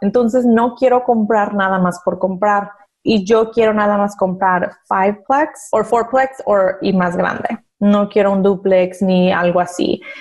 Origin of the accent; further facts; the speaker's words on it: Mexico; Así crecimos, así a lo mejor crecimos en México.